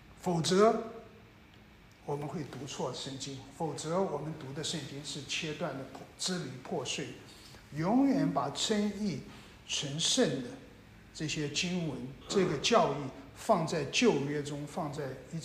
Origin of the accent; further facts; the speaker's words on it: China; 特别是我们中国人有很多这方面的教导